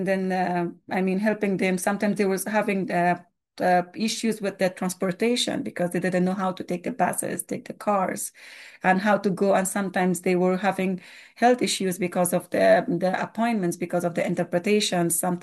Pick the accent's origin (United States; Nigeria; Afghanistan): Afghanistan; Then I was saying, I'm from Afghanistan.